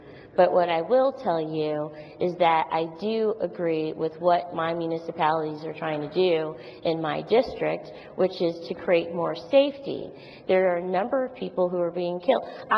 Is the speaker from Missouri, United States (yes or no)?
yes; St. Louis, Missouri, United States; I'm not from Kansas City. I'm from St. Louis, and I have municipalities that have red lights, red light cameras.